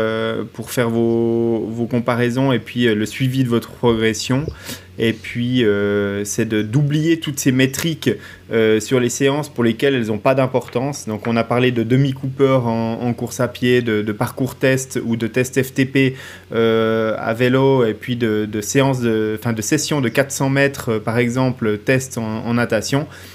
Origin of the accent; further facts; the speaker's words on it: Switzerland; en tant que Suisse, j'ai envie de te dire que notre moyenne, elle est de 4,98